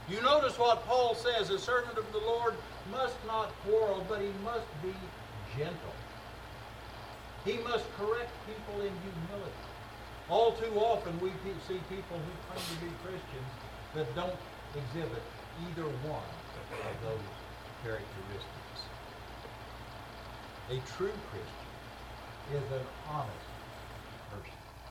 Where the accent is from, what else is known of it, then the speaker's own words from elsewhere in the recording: Claremore, Oklahoma, United States; Little town I grew up in Oklahoma, a little town called Claremore. Some of you heard of it. When I grew up there, the population was 2,500 people.